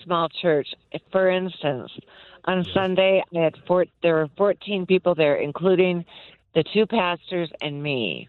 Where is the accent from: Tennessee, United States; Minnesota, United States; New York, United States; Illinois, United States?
Minnesota, United States; I'm from Minnesota originally, and lots of pipe organs there. But we had a little pipe organ in my home church, but here I play electronic organs.